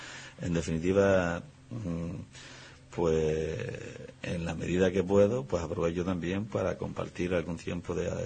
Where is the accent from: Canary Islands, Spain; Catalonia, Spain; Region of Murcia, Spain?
Canary Islands, Spain; Guía; Pues yo nací en Montaña Alta de Guía, en Fuente Bermeja.